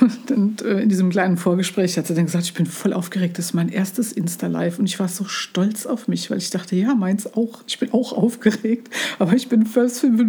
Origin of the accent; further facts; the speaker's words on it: Saarlouis, Saarland, Germany; now in Bensheim, Germany; da steht Saarlouis, meine Heimatstadt, so ein bisschen Pate.